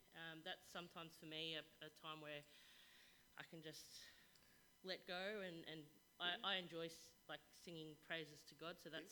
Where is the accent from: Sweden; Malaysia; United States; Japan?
Malaysia; I come from a background from Malaysia.